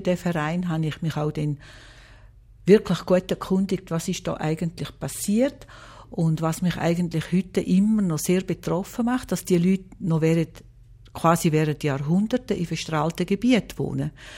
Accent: Appenzell, Appenzell Innerrhoden, Switzerland; ich bin aus Appenzell gewesen, bin katholisch gewesen

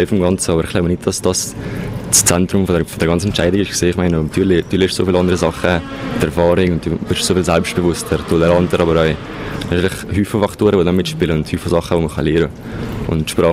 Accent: Valais, Switzerland; das Wallis ist meine Heimat und im Wallis ist es am schönsten.

